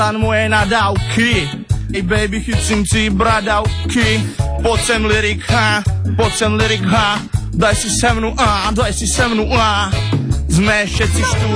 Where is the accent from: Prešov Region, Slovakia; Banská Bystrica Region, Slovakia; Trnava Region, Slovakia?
Trnava Region, Slovakia; Trnava; Som z Trnavy